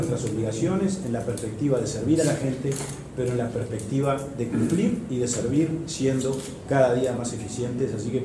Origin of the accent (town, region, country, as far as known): Uruguay